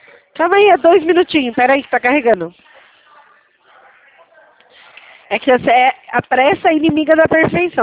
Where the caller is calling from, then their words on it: Itatiba, São Paulo, Brazil; Eu falo aqui da cidade de Itatiba, interior de São Paulo.